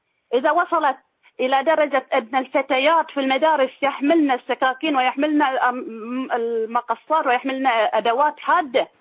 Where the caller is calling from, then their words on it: Bahrain; ارجع واقول اللي صار عندنا في البحرين شيء لا يصدقه العقل